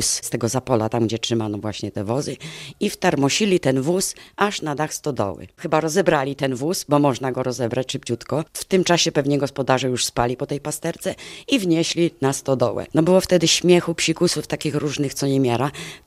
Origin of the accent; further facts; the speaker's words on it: Gołąb, Lublin Voivodeship, Poland; jestem regionalistką z Gołębia.